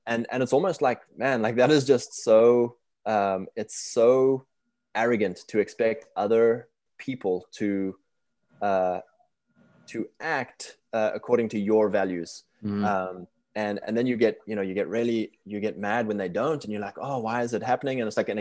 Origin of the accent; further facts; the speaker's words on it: South Africa; I was born in South Africa, fourth generation British settlers down there, and kind of like a upper middle class family. My dad had his own business, and we grew up in a really rural area.